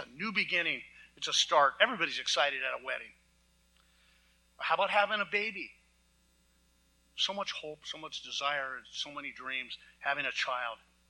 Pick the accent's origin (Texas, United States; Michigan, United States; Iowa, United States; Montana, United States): Montana, United States; I'm from Montana. I drop a calf, drop a kid.